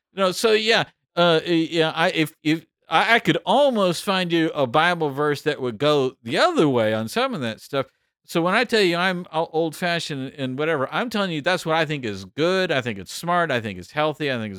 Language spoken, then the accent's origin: English; the South, United States; I grew up in the South, and I grew up in sort of old-fashioned kind of world.